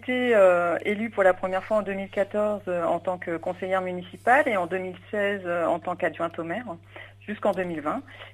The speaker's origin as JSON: {"language": "French", "town": "Bayeux", "region": "Normandy", "country": "France", "tie": "born or raised there", "said": "les anciens me connaissent puisque j'ai grandi à Bayeux."}